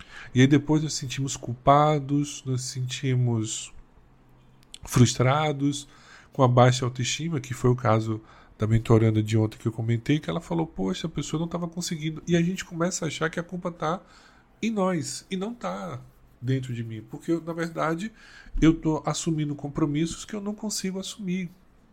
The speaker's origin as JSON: {"language": "Portuguese", "region": "Bahia", "country": "Brazil", "said": "vira e mexe, como bom baiano, a expressão, né?"}